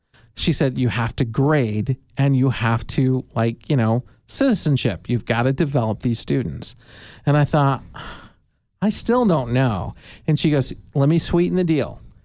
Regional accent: Chicago, Illinois, United States; I'm from Chicago.

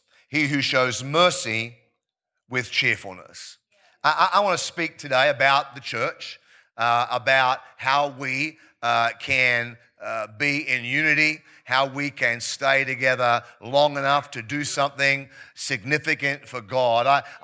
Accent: Preston, Victoria, Australia; I grew up in East Preston, did last year of primary school and the first 4 years of high school here. I went to Preston East High School for a season.

